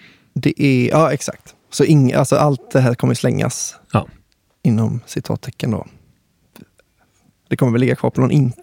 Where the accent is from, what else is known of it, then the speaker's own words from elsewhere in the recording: Kungälv, Västra Götaland County, Sweden; Jag är från Kungälv.